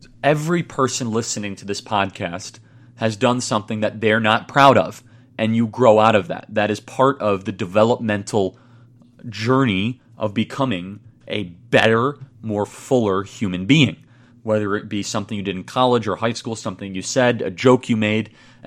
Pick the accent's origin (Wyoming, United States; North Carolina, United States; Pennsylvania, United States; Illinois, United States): Illinois, United States; Chicago; I like Chicago. I'm going to say it twice. Go Bears! I'm from Chicago.